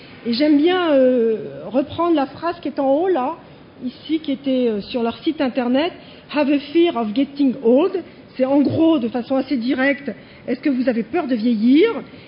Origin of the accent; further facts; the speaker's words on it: France; C'est quelque chose qui est en train de se développer aussi chez nous en France.